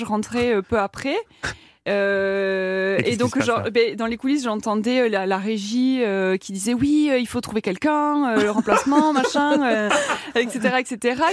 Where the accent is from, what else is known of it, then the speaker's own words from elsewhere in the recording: Toulouse, Occitanie, France; je venais de Toulouse. Mes parents ont déménagé exprès pour moi.